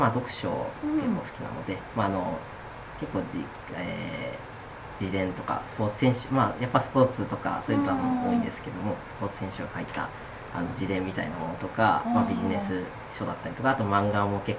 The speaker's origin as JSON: {"language": "Japanese", "region": "Kanto", "country": "Japan", "said": "関東平野のちょうど真ん中ぐらいが私が住んでいる、あの、出身のところなんですけども"}